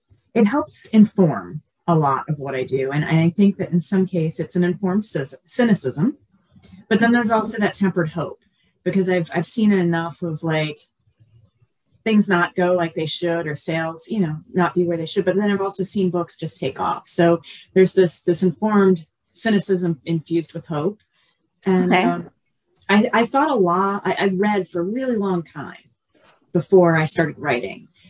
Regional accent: Miami, Florida, United States; born there; I was born in Miami, but I've lived in Maryland the last couple of decades.

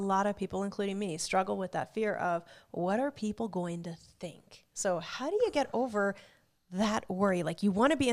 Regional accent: Alaska, United States; I'm from Alaska, so I think politics have shown us that Alaskans are in danger of going rogue, right?

